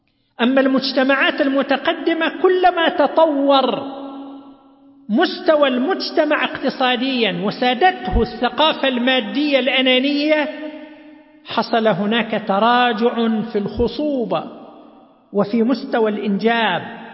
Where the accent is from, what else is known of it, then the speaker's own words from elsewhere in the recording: Saudi Arabia; أظهرت إحصاءات أن معدلات المواليد انخفضت عندنا في المملكة العربية السعودية بنسبة 67% مقارنة بسنة 1950